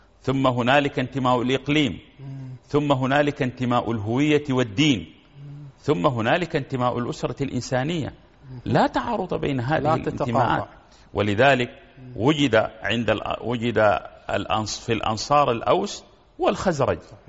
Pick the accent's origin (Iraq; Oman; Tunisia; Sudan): Sudan; أنا سوداني وأنا إفريقي وأنا عربي وأنا مسلم وأنا أنتمي إلى الأسرة الإنسانية